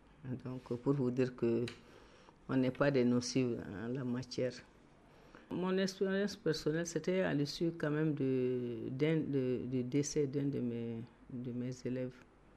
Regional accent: Gao, Mali; Moi, je suis de Gao. Je suis de la 7e région.

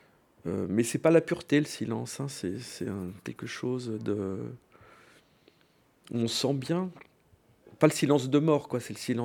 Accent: Paris, Île-de-France, France; Pourtant, je suis un parisien.

